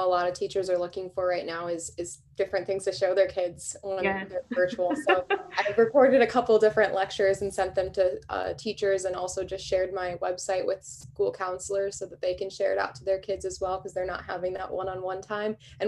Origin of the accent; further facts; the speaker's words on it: Hot Springs, South Dakota, United States; it was the first year in 72 years that they didn't host the competition in my hometown of Hot Springs. So it was the first event that I got to go home to.